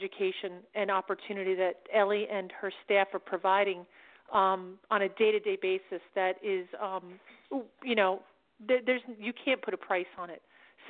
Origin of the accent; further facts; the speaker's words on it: New York, United States; I'm from New York, and I follow the Gentle Barn.